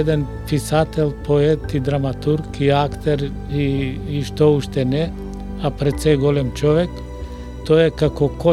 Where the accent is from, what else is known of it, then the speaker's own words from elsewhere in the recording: Demir Hisar, Pelagonia, North Macedonia; а исто така работев и во Демир Хисар, за да се одолжам на мојот крај, 3 години.